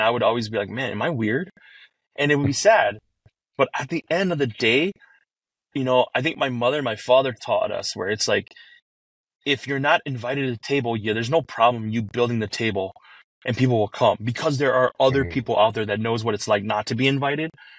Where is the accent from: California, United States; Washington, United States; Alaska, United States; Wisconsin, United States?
Wisconsin, United States; La Crosse; I grew up in La Crosse. That's the home of Quick Trip.